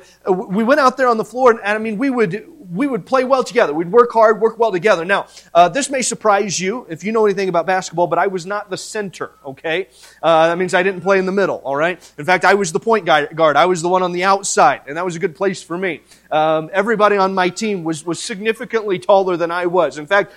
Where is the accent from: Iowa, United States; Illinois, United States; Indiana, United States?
Indiana, United States; Growing up in Indiana, that was the main thing. Everybody played basketball.